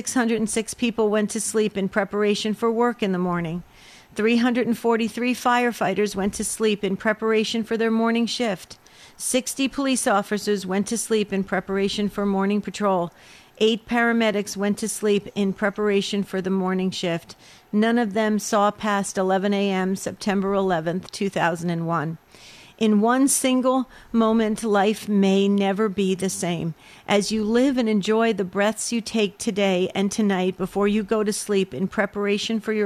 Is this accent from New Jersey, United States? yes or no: yes; New Jersey, United States; I grew up in New Jersey. So we used to look at the New York skyline all the time from New Jersey